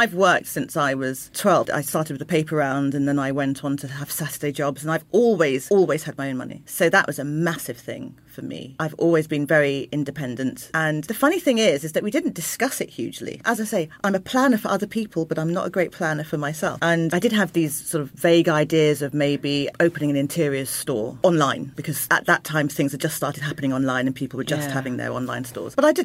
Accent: Croydon, London, United Kingdom; born there; I was born in Croydon, which is very multicultural, but we moved out and then further out and further out.

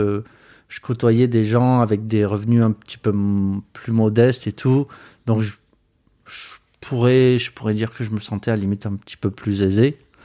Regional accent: Marseille, Provence-Alpes-Côte d'Azur, France; donc j'ai grandi à Marseille, et puis j'ai grandi presque quasiment seul avec ma mère

